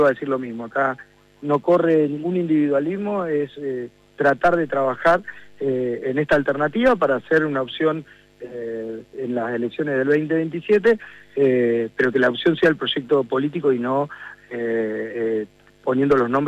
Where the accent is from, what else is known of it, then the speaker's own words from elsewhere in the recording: Comodoro Rivadavia, Chubut, Argentina; born there; mi lugar de residencia y el lugar de donde nací, que es Comodoro Rivadavia.